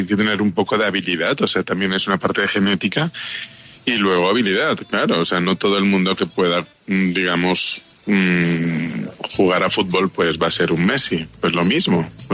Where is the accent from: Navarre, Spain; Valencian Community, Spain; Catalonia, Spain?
Catalonia, Spain; Barcelona; Yo soy de Barcelona, de España, aunque, bueno, siempre he estado muy ligado, o sea, ligado a Colombia. Llevo 20 años viniendo y me encanta.